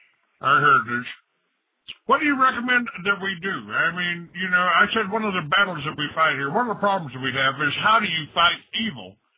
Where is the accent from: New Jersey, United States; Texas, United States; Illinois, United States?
Texas, United States; you know, I'm a Texan, and I'm proud of being a Texan